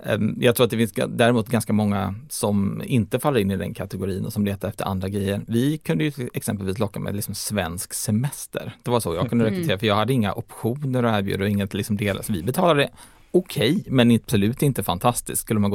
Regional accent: Sweden; Det är nog både hur jag är när jag var entreprenör, men också hur man är som svensk.

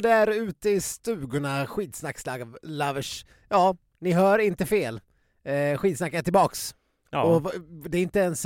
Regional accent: Dalarna County, Sweden; now in Stockholm, Sweden; Och jag har inte varit... inte fått vara hemma i Dalarna på flera veckor.

